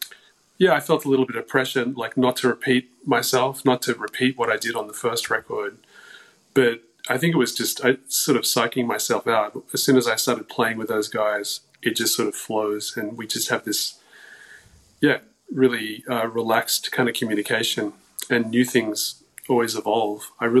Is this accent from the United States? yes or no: no; Sydney, New South Wales, Australia; from Sydney.